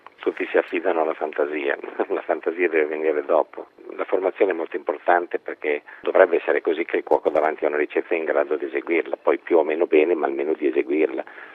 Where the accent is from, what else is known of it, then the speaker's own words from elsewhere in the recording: Milan, Lombardy, Italy; Io sono milanese, per cui ho vissuto in una città abbastanza internazionale, diciamo, abbastanza cosmopolita